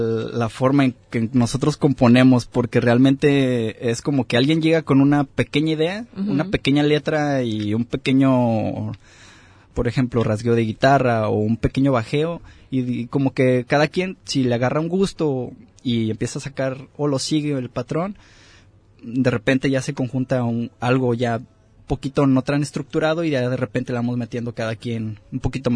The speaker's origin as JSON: {"language": "Spanish", "town": "Puerto Vallarta", "region": "Jalisco", "country": "Mexico", "said": "Sí, todos somos de Vallarta."}